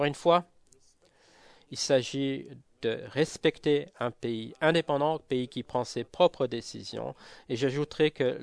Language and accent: French; Norway; French is a second language; Moi, je suis de la Norvège.